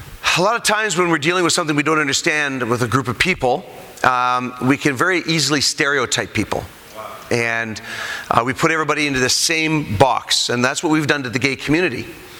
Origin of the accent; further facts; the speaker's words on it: Canada; Of course, I'm Canadian, and all we do is play hockey there.